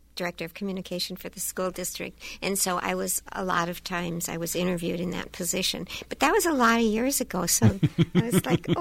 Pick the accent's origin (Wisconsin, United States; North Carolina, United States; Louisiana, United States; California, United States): Wisconsin, United States; Madison; then I grew up really in Madison, graduated from La Follette High School in Madison and went on to college there.